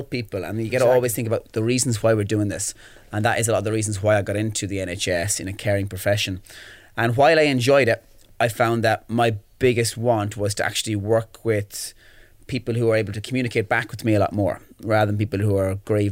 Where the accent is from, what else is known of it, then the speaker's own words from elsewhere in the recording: Ireland; It was brilliant. Like, so